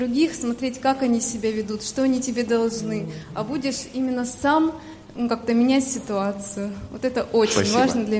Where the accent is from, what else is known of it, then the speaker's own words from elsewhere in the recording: Krasnodar, Krasnodar Krai, Russia; я из Краснодара.